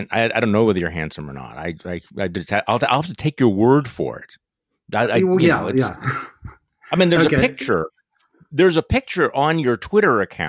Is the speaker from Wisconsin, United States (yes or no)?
yes; Wisconsin, United States; he's talking about my home state of Wisconsin.